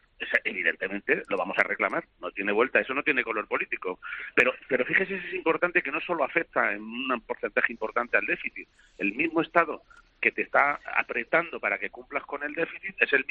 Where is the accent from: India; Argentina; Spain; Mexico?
Spain; primero como español